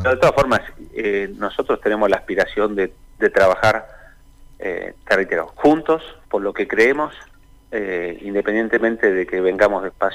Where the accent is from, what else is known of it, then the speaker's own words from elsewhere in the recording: Neuquén, Argentina; nosotros somos neuquinos